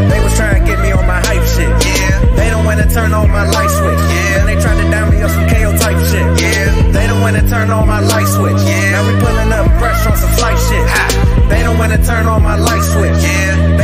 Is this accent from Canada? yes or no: yes; Canada; I'm Canadian, so I'm not allowed to vote